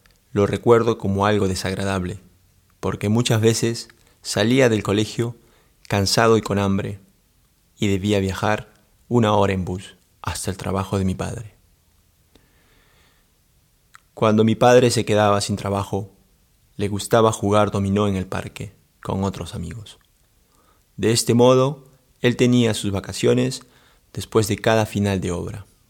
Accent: Lima, Peru; now in Zürich, Switzerland; Nací en Lima, Perú. Vivía con mis padres, 2 hermanas, un hermano y una tía.

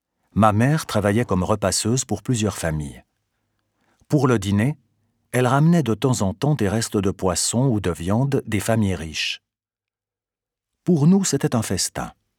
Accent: Lima, Peru; now in Geneva, Switzerland; J'ai 32 ans et je vis depuis 5 ans à Genève. Je suis marié et j'ai 2 enfants. J'ai grandi à Lima avec 2 sœurs et un frère.

